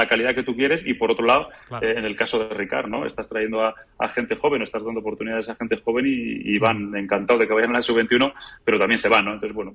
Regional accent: England, United Kingdom; Spanish is a second language; viniendo de donde vengo, que es de Inglaterra

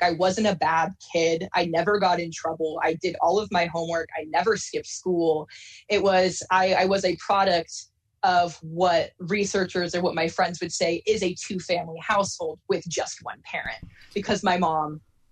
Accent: Salem, Oregon, United States; So I grew up a lot around the West Coast, primarily in multiple different parts of Oregon. But my mom eventually settled in Salem, Oregon, when I was in elementary school.

